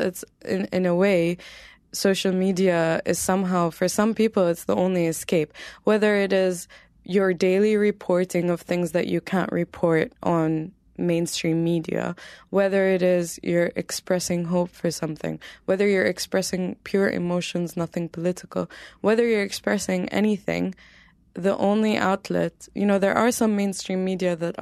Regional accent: Saudi Arabia; I grew up in Saudi Arabia, but I've always identified as being from Aleppo.

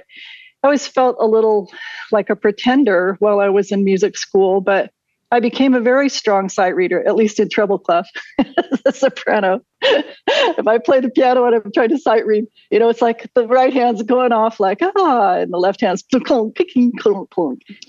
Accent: Oregon, United States; it was University of Oregon School of Music, and which is my home state.

